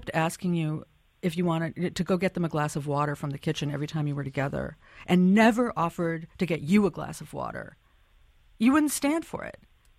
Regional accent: California, United States; I'm from California, and one of them is my state

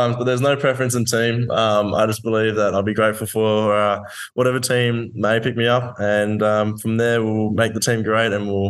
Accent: Gold Coast, Queensland, Australia; Yes, I grew up on the Gold Coast. I went to the Southport School, TSS.

